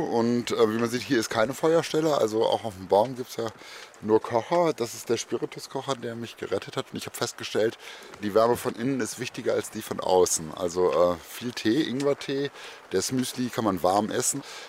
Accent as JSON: {"language": "German", "town": "Cologne", "region": "North Rhine-Westphalia", "country": "Germany", "tie": "born or raised there", "said": "Ich bin im Westen Kölns aufgewachsen, wo diese riesige Stromleitung von RWE durchläuft und auch der Randkanal."}